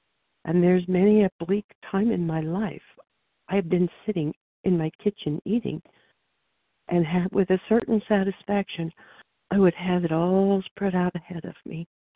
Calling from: Oregon, United States; in Oregon.

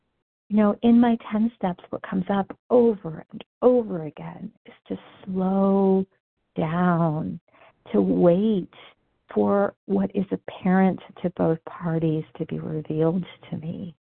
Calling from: Denver, Colorado, United States; I'm calling from Denver, Colorado.

